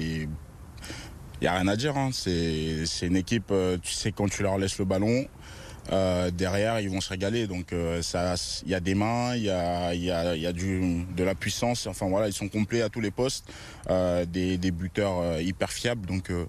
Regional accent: Paris, Île-de-France, France; C'est dur pour moi parce que je suis parisien quand même.

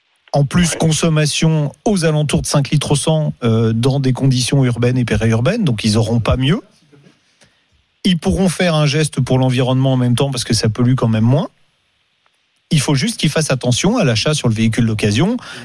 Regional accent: Paris, Île-de-France, France; je vais prendre le trajet que je connais depuis toujours, puisque moi, je suis parisien

